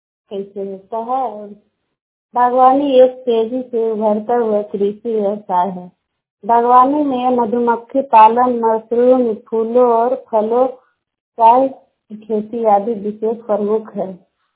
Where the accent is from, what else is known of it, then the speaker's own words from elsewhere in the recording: Bihar, India; और मैं वाला नाटीगंज प्रखंड से हूँ और नवादा डिस्ट्रिक्ट से रहने वाली हूँ।